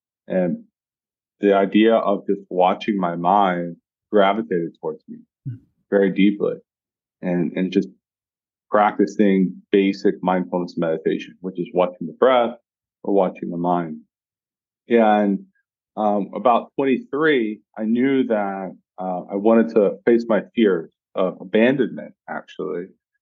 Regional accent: Louisiana, United States; And I grew up very traditionally in South Louisiana.

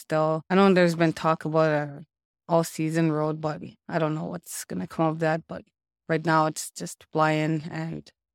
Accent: North Spirit Lake First Nation, Ontario, Canada; now in Thunder Bay, Canada; I'm from North Spirit Lake First Nation. It's one of those flying communities up north. I came here probably in 2004, and I've been here since I graduated high school.

